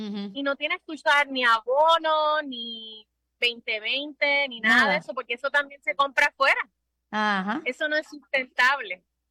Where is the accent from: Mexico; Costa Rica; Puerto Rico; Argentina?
Puerto Rico; Aguadilla; En Aguadilla, que nosotros somos de Aguadilla